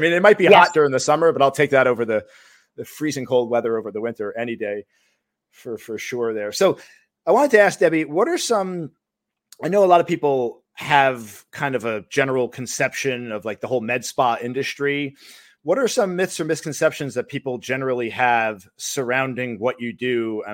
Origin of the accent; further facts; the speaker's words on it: New York, United States; I'm originally from New York. Not the city. I grew up in Rockland County. I moved down here. Gosh, it's got to be 25 years already.